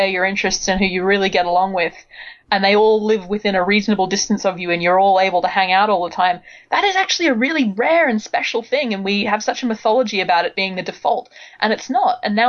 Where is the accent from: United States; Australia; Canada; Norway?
Australia; growing up in Australia, we didn't really have, if you were like me and you liked science fiction fantasy, there weren't as many sort of big conventions or local conventions.